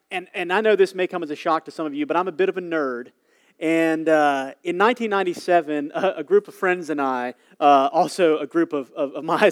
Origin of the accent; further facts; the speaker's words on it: Hattiesburg, Mississippi, United States; And so I grew up in Hattiesburg, and Hattiesburg is a pretty good-sized city, and it's hard to see the stars at night in Hattiesburg.